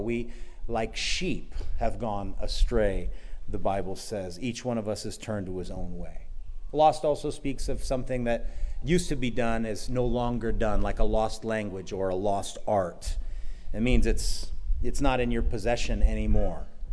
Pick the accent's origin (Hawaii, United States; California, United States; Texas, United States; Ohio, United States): Hawaii, United States; I grew up on the North Shore. I don't know, they still have it. It's called the Haleiwa Sea Spree.